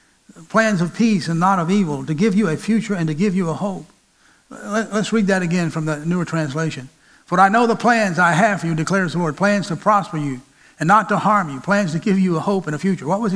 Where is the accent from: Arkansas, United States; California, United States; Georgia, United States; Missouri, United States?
Georgia, United States; also born or lived in Atlanta; I was born in Crawford Long Hospital in Atlanta, Georgia. I was born in downtown Atlanta. I lived most of my life in the rural northeast Georgia mountain areas and around chicken houses and cattle farms.